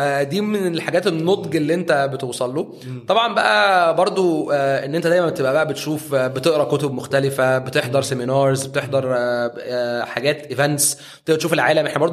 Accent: Egypt; عن الحته اللي احنا عندنا في مصر

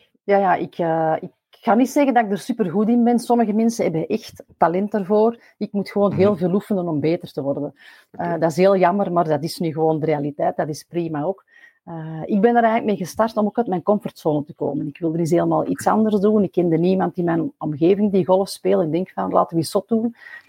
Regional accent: Belgium; we zijn Belgen

